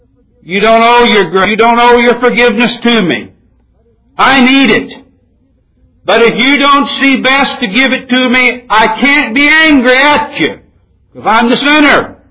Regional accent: Midwest, United States; Now, I'm not a Texan, but I'm a Midwesterner, and that's where that influence came from.

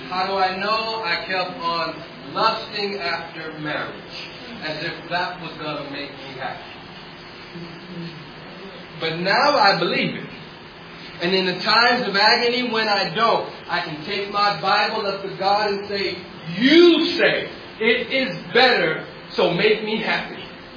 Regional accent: California, United States; I come from California. I think it might be the greatest place in the world for a person to live.

